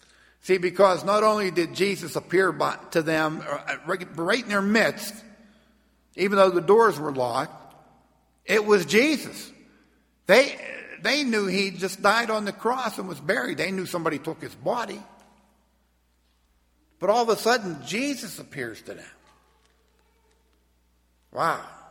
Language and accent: English; Port Vue, Pennsylvania, United States; we grew up in Port Vue. My dad was a policeman there.